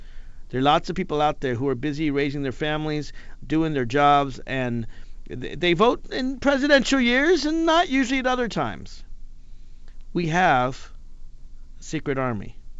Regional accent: Nashville, Tennessee, United States; I'm a Southerner. I come from Nashville, Tennessee, so I feel it myself.

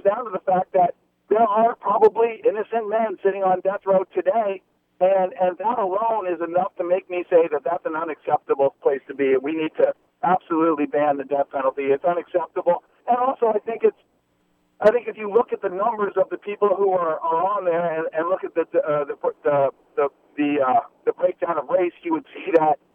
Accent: East Coast, United States; I'm concerned because for years and years and years, growing up on the East Coast, I was a supporter of the death penalty.

